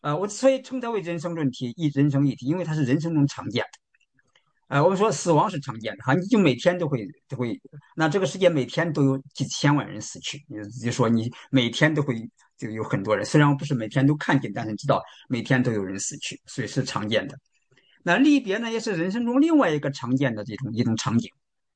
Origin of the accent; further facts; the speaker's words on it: Henan, China; 那我小时候在这个河南农村呢